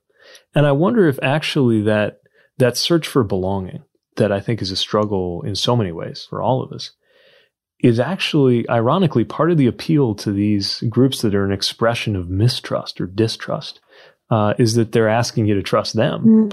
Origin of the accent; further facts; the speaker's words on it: Indiana, United States; Growing up in Indiana, serving in a military, joining under Don't Ask, Don't Tell